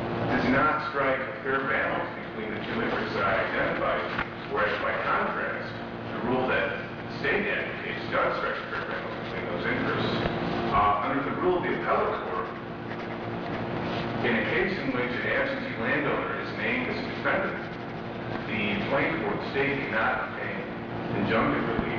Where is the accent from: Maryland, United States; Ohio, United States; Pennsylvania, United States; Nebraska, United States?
Ohio, United States; Toledo; I can tell you that in my hometown, Toledo, Ohio, crack cocaine and the other problems that go along with it